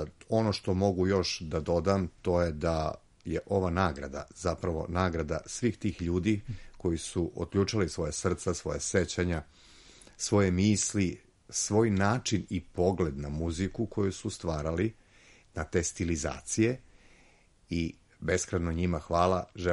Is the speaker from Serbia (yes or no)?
yes; Negotin, Southern and Eastern Serbia, Serbia; born there; tamo gde sam rođen, a rođen sam u Negotinu, da, muziku istočne Srbije.